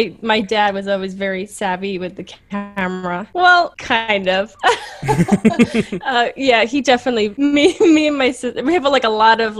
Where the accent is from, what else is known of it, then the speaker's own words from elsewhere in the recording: New York, United States; I'm from Long Island, New York, and I've lived in New York. I've lived all over New York, but I've lived here my entire life, pretty much.